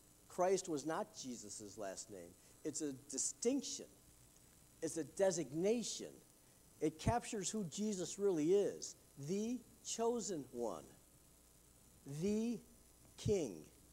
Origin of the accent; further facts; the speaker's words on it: Wyandotte, Michigan, United States; And I found out that my hometown, Wyandotte, Michigan, was about 3,600 miles from the North Pole